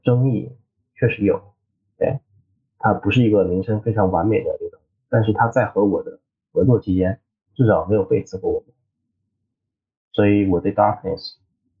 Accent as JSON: {"language": "Chinese", "country": "China", "said": "我们春节嘛，才算我们中国人一年。"}